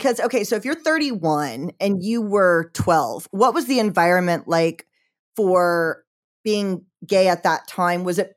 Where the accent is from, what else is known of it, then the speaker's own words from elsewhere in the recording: Georgia, United States; not that Arkansas is not sophisticated and hip, but listen, I'm from Georgia.